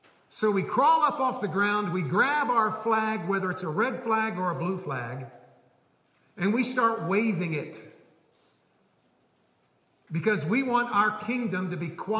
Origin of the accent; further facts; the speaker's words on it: United States; So yes, I'm an American. I have no problem being an American. And I love my country